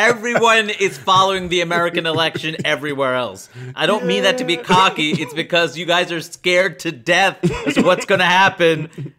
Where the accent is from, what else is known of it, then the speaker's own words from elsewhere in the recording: South India, India; I know that when I've been to North India, people know I'm South Indian.